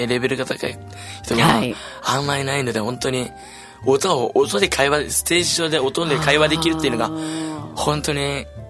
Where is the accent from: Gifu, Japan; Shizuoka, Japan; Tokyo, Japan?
Tokyo, Japan; みんなうちなんちで僕が東京出身みたいな感じで